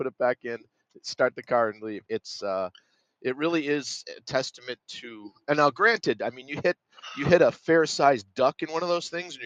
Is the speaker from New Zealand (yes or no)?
no; Boston, Massachusetts, United States; I'm from Boston.